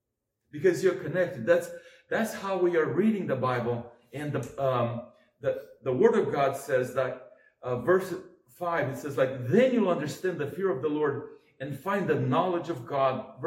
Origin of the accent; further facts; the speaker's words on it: Moldova; now in United States; I grew up in the Republic of Moldova in Europe.